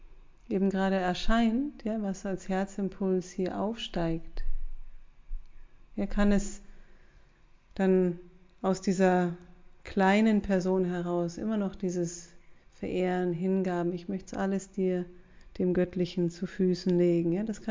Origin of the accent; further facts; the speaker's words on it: Bavaria, Germany; moved away; ich bin ja ursprünglich aus Bayern, auch wenn man das nicht hört.